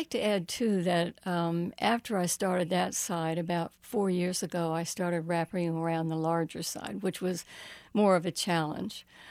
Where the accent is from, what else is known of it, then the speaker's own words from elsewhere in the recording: the South, United States; I grew up in the South. I'm very, very attached